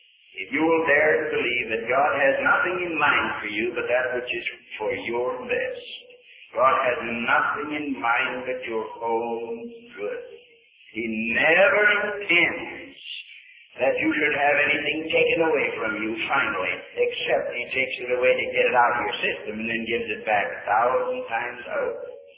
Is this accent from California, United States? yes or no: no; Pennsylvania, United States; born there